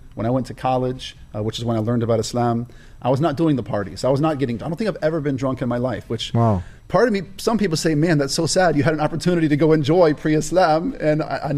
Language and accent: English; Louisiana, United States; So we went to church weekly, raised in a Catholic household, born and raised in Louisiana.